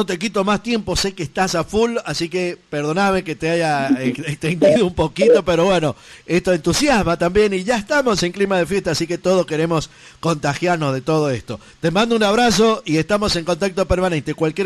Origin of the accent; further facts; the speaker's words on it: Caucete, San Juan, Argentina; yo soy de San Juan, de Caucete, donde se hace la fiesta de la uva y el vino.